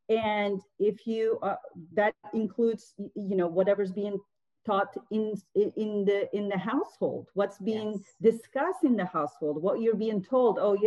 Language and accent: English; Istanbul, Turkey; I grew up actually in Istanbul in Europe, and they were both teachers, and they would always tell me, go to school, get a good degree.